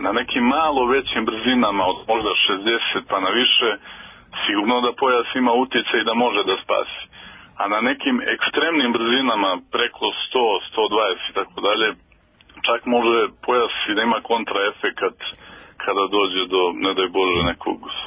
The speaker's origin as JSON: {"language": "Serbian", "town": "Kraljevo", "region": "Raška District", "country": "Serbia", "said": "evo konkretno kod nas u Kraljevu"}